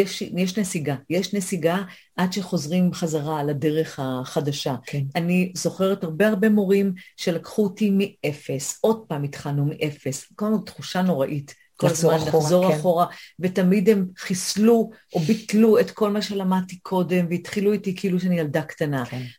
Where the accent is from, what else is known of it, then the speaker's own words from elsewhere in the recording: England, United Kingdom; now in Israel; המון עברו אליי, אני זוכרת בתקופה, הייתי להיט, כי באתי מאנגליה ומשכתי אנשים